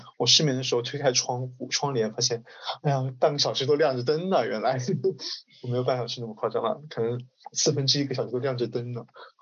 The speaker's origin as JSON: {"language": "Chinese", "region": "Shanghai", "country": "China", "tie": "born or raised there", "said": "就哪怕我在上海长大"}